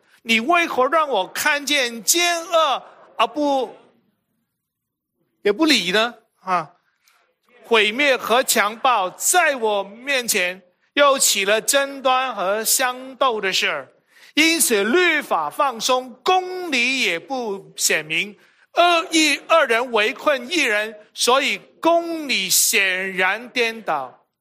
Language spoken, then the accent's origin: Chinese; Hong Kong; Chinese is a second language; 其实我是从香港来，大家都知道，你听我的国语就晓得了。